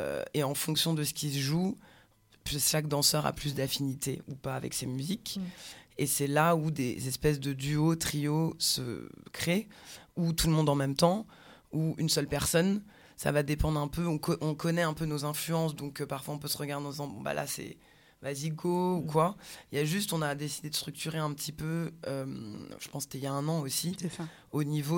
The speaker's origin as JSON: {"language": "French", "region": "Île-de-France", "country": "France", "tie": "born or raised there", "said": "on est nés ici, hein, on est des produits de banlieue hein, quand même, un peu, pure produits de banlieue parisienne"}